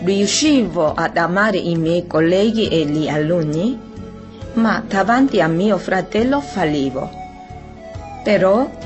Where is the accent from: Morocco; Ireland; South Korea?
South Korea; Italian is a second language; now in Loppiano, Italy; vivo a Loppiano dopo aver conosciuto il Movimento dei Focolari in Corea, il mio paese.